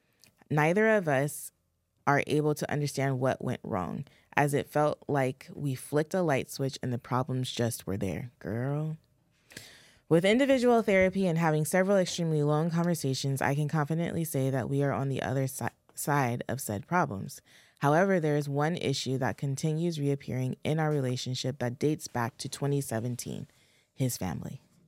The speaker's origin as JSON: {"language": "English", "region": "Michigan", "country": "United States", "said": "We are from Michigan and we're living there during this time."}